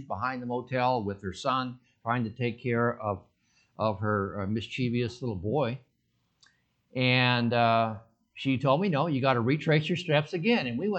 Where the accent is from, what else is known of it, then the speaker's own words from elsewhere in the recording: Sedona, Arizona, United States; when I was little and growing up in Sedona, running around behind the hotel with my toys